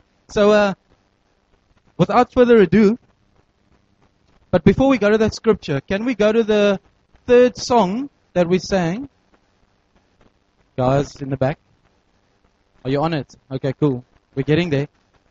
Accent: Western Cape, South Africa; we're from Tigerberg, initially from Table View.

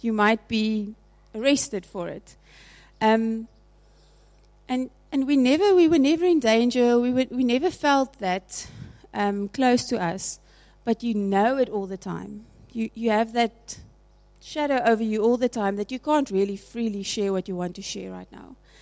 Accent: South Africa; because we don't know them, because we come from South Africa.

